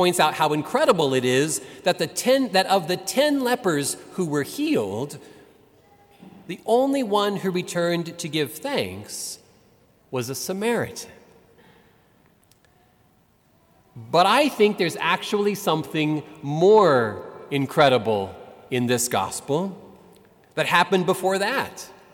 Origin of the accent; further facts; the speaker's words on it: Kansas, United States; And I said, well, I'm from Kansas, in the United States.